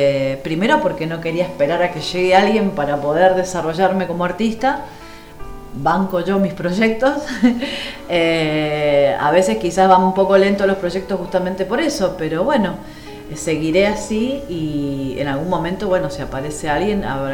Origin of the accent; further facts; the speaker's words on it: Buenos Aires, Argentina; moved away as an adult; also born or lived in San Rafael; yo soy de acá, soy porteña. Nada más que por cuestiones de amor, me fui para San Rafael, Mendoza. Ahí me radiqué con mi familia, tuve mis hijos. Y bueno, ahora estoy un poquito entre Buenos Aires, San Rafael.